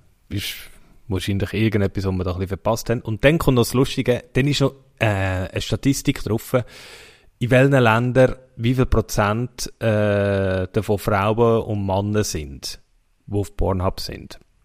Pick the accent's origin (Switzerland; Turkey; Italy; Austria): Switzerland; Anal wird bei uns in der Schweiz am meisten gesucht.